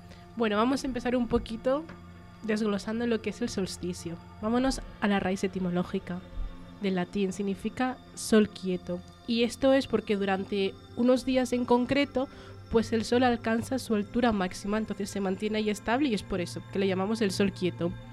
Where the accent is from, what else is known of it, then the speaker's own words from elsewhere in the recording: Sodupe, Basque Country, Spain; en mi pueblo Sodupe, que está en el País Vasco